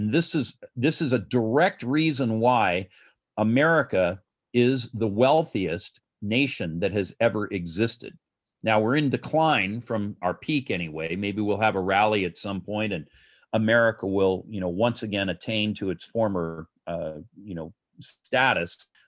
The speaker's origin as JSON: {"language": "English", "town": "Los Angeles", "region": "California", "country": "United States", "tie": "born or raised there", "said": "I can also think of Tom Bradley of Los Angeles, my hometown."}